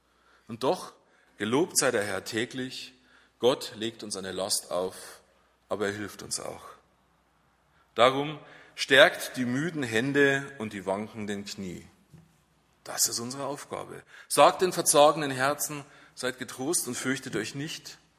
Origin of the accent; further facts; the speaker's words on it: Landshut, Bavaria, Germany; Das ist bei uns in Landshut noch ein bisschen breiter gesiedelt als bei euch.